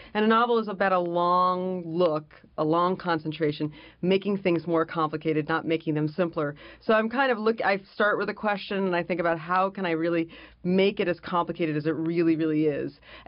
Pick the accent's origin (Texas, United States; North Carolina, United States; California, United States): California, United States; Los Angeles; So I grew up in Los Angeles, and I always loved movies as well.